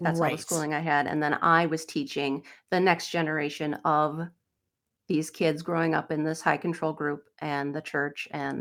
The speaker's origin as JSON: {"language": "English", "town": "Tomah", "region": "Wisconsin", "country": "United States", "tie": "born or raised there", "also_born_or_lived": "Sparta"}